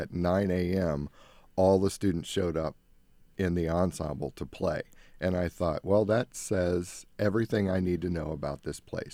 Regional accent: Midwest, United States; But there was a calling to come home, and I grew up in the Midwest. And this gave me the opportunity to get back to my roots.

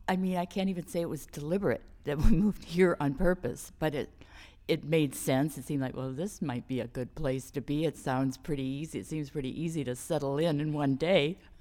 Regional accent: Windsor, Ontario, Canada; born there; also born or lived in Ecuador / New York / Chicago; I was born in Windsor, Ontario, in the Great Lakes region, and it was in 1942.

